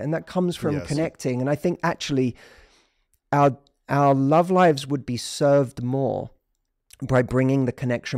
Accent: England, United Kingdom; I am not. I'm English.

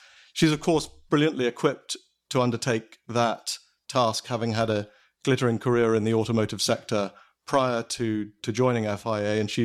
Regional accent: Ireland; now in London, United Kingdom; I'm based in London office, as you mentioned, but I am Irish. I grew up on both sides of the Irish border and for some periods almost directly on it.

